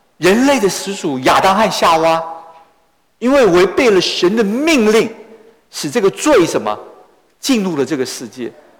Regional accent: China; 我们中国人一样可以领受神的恩典

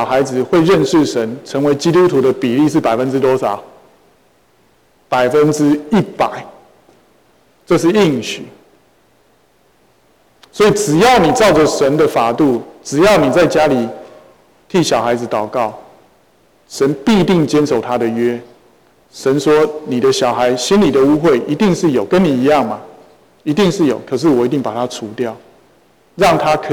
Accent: China; 啊我们中国人是不是亚伯拉罕生的？不知道。

